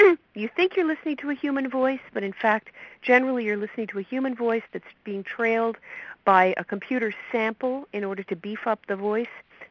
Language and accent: English; New York City, New York, United States; I come from the East Village, as everybody may, I hope, know. The East Village is where the artists live in New York City.